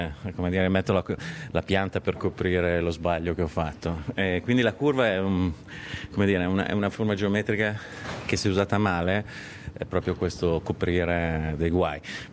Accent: Australia; io sono australiano

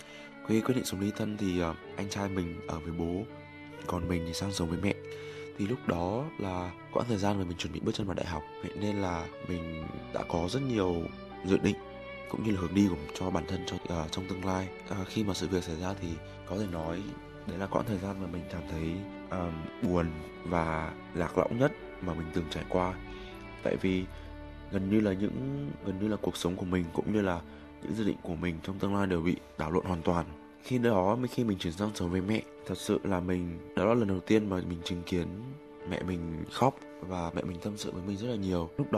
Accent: Hanoi, Vietnam; now in Melbourne, Australia; năm nay mình 20 tuổi, mình đến từ Hà Nội. Và hiện tại mình đang là học sinh của trường đại học RMIT ở Melbourne.

